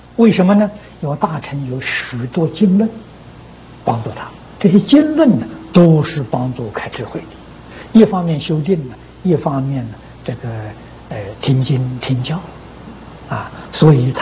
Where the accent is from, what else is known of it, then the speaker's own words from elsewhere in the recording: China; 我们中国人常讲，忧能使人老啊